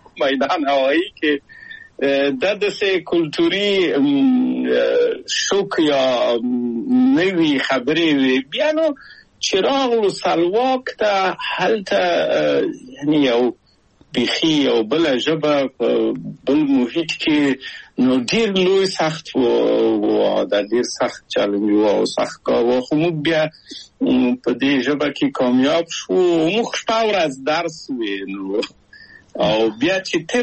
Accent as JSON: {"language": "Pashto", "region": "Kabul", "country": "Afghanistan", "moved": "as an adult", "said": "او زه له کابله په یو دولتي بورس چکسلواکیا ته راغلم"}